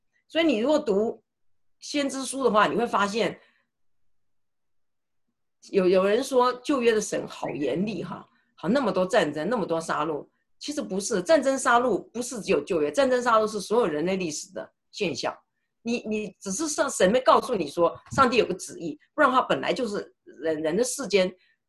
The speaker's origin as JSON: {"language": "Chinese", "country": "China", "said": "尤其是我们中国人哈，"}